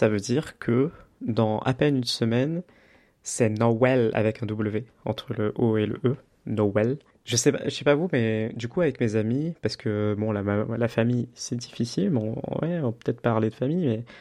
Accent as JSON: {"language": "French", "country": "Réunion", "said": "je suis de La Réunion."}